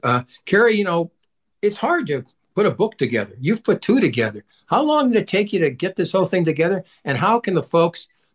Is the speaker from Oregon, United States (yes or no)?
no; Culver City, California, United States; I was brought up in Culver City, California, and I went to Culver City schools.